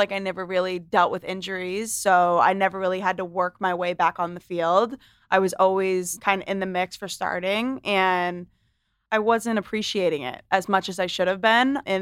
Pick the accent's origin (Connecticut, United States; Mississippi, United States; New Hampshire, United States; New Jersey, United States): New Hampshire, United States; Londonderry; I was raised in Londonderry, New Hampshire. And I actually just bought, my boyfriend and I just bought a place in Manchester, New Hampshire.